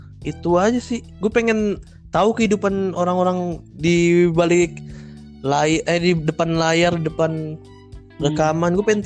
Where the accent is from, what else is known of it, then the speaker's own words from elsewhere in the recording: Jakarta, Indonesia; saya gak ngerti bang, saya orang Jakarta.